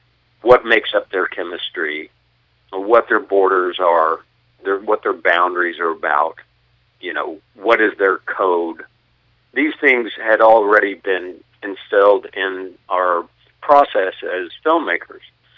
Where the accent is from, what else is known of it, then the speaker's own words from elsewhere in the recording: Oklahoma, United States; also born or lived in Texas; I grew up in Oklahoma and Texas. I grew up around these characters.